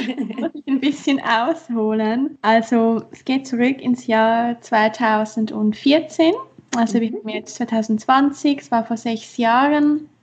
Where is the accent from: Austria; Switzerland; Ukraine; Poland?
Switzerland; Also, wie gesagt … Ich komme aus der Schweiz